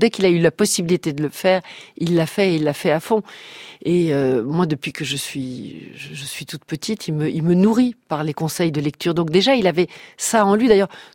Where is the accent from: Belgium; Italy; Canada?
Belgium; Brussels, Brussels-Capital Region; En fait, j'ai eu mon enfance à Bruxelles